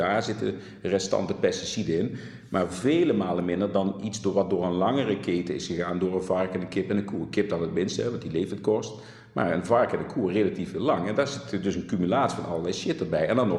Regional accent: North Brabant, Netherlands; Ik kom uit Brabant, dus we zeggen dat iedereen is man.

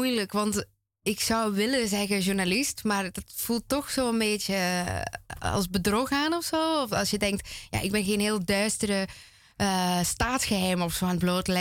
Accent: Ghent, Flanders, Belgium; want ik ben een Gentenaar.

